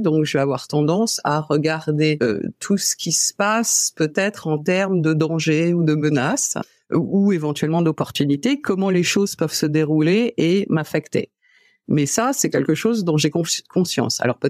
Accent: northern France, France; born there; je suis française, que je suis née dans le nord de la France

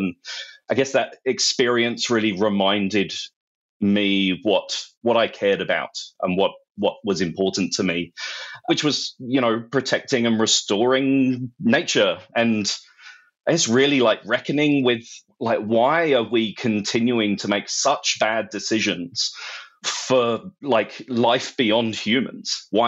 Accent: London, United Kingdom; I grew up in London

